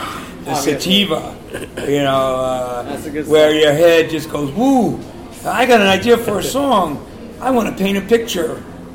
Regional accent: Texas, United States; We're from Texas.

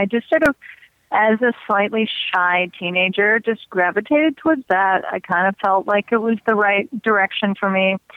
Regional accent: Montreal, Quebec, Canada; I'm from Montreal, which is 4 hours due north, very straight line.

